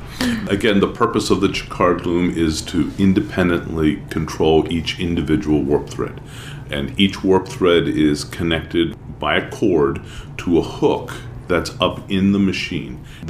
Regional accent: Beverly Hills, Michigan, United States; also from Beverly Hills, Michigan.

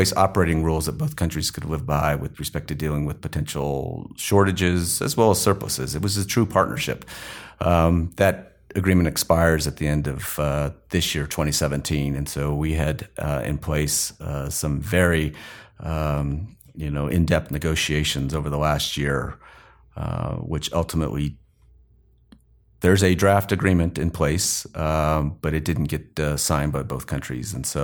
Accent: Las Cruces, New Mexico, United States; That hurts because I'm from Las Cruces, which is Oregon Peaks.

